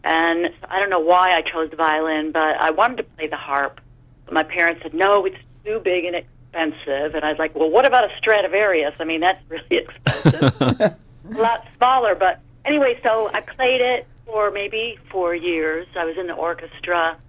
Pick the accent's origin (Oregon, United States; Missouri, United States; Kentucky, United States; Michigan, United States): Michigan, United States; Detroit; You know, I grew up in Detroit